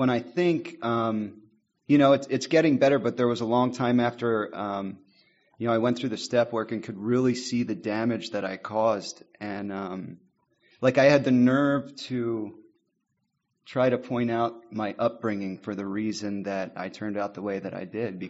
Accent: Doylestown, Pennsylvania, United States; And I am from Doylestown, Pennsylvania.

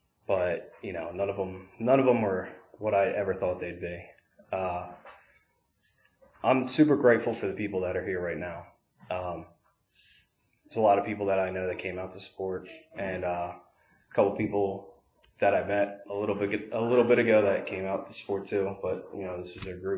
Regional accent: Chambersburg, Pennsylvania, United States; born there; I grew up moving around a lot. My dad was constantly getting promotions and moving to different places. I was born in Chambersburg, PA. But I moved like every 2 years

